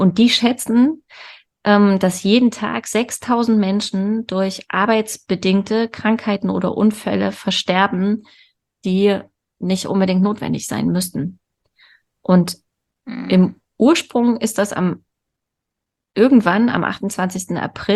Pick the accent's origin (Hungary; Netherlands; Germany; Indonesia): Germany; East Germany; Ich komme aus dem Osten. Bei uns ist immer gruselig.